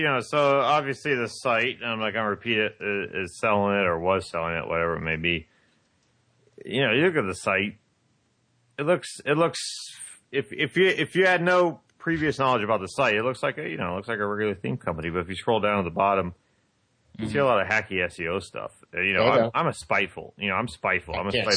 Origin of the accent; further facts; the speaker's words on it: Indiana, United States; I grew up in Indiana. I spent my whole life in Indiana. When you're in the Midwest, we're nice people.